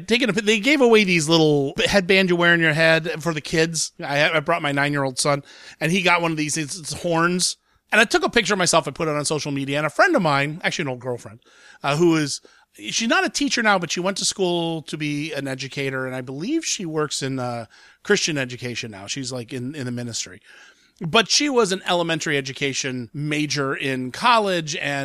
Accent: Columbus, Ohio, United States; it expands this week in my hometown of Columbus, Ohio.

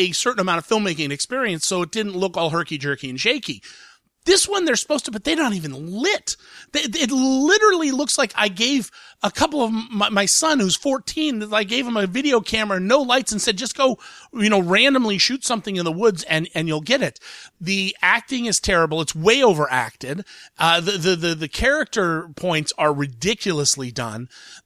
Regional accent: Columbus, Ohio, United States; it actually came out in my hometown of Columbus, Ohio.

